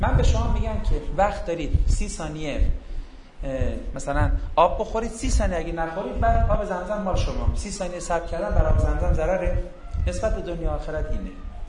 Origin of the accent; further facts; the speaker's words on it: Iran; گفتم اون عراقه، کیو ما ایرانیم